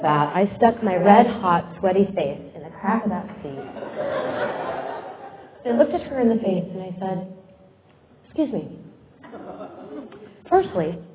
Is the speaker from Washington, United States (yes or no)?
yes; Seattle, Washington, United States; now in Los Angeles, United States; It's the weirdest thing since I'm from Seattle.